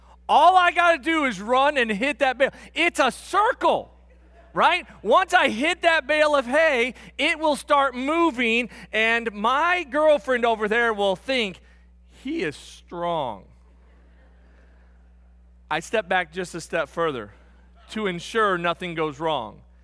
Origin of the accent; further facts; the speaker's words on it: St. Louis, Missouri, United States; I will tell you up front, I grew up here in St. Louis.